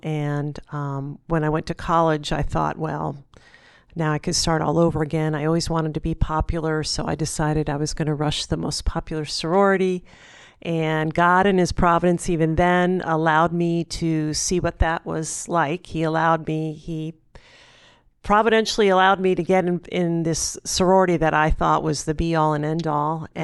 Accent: Connecticut, United States; I was from Connecticut. I grew up in Connecticut, the Northeast, where is pretty spiritually dead.

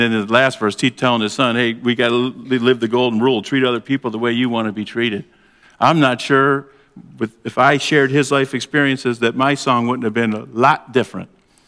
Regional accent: Ohio, United States; born there; Now, I was born here in Ohio, but my family tree is in the South, in Alabama

